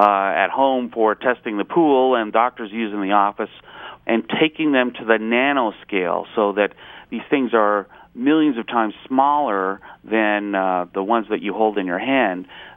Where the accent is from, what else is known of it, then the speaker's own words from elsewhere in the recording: Canada; a home team for me being a Canadian